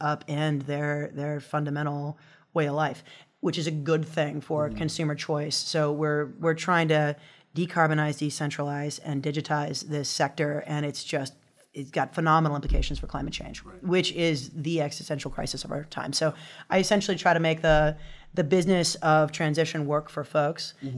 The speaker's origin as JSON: {"language": "English", "region": "Louisiana", "country": "United States", "tie": "born or raised there", "said": "And so just growing up in Louisiana, which is the moniker is the sportsman's paradise, it's a beautiful place."}